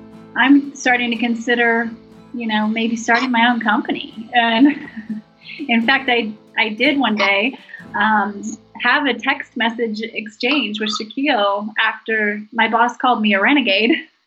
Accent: Wyoming, United States; Born in Wyoming, small town, lived with a family that moved often due to my father's job, and his career took us all over the United States.

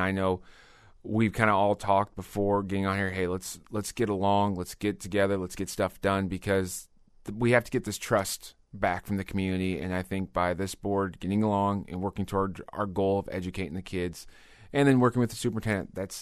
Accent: Springfield, Illinois, United States; I'm from Springfield. I'm a product of District 186. I'm a graduate of Southeast High School. The only time I've been gone is when I went off to college.

